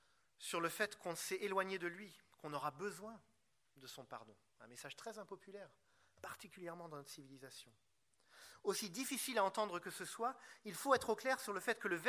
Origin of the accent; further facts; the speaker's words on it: Paris, Île-de-France, France; Je suis parisien.